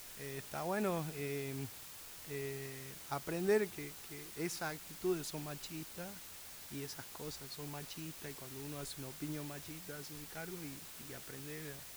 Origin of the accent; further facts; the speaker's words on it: Jujuy, Argentina; yo vengo de Jujuy, que tengo una cultura muy machista.